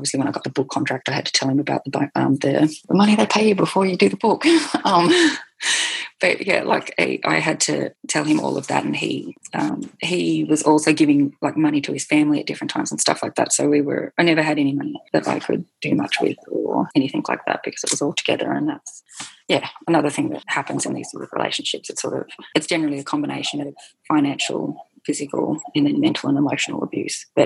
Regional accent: Hobart, Tasmania, Australia; I was raised in a strict religion and I was originally from Hobart, so southern Tassie, and Tassie was a little bit more like a 1950s upbringing is what I think I had

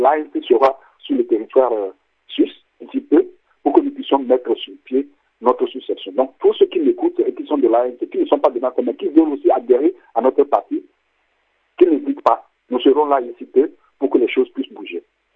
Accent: Mulhouse, Grand Est, France; je suis en direct depuis la ZAP, je suis de Mulhouse. Je suis à Mulhouse en France, ce n'est pas de la région parisienne.

